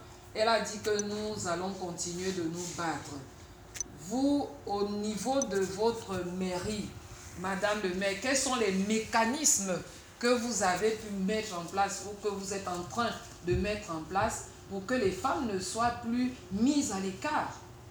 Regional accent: Yaoundé, Centre, Cameroon; Moi, je viens de Kourou, donc c'est Yaoundé 4.

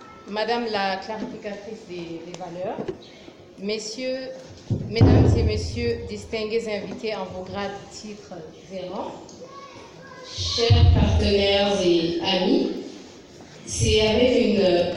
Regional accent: Cameroon; born there; c'est que je suis née au Cameroun.

